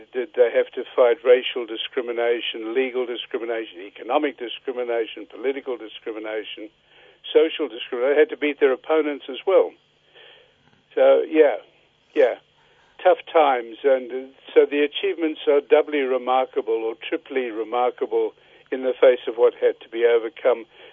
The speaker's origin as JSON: {"language": "English", "country": "South Africa", "moved": "yes", "lives_now": "Australia", "said": "My research on Aborigine started in 1961 when I came from South Africa"}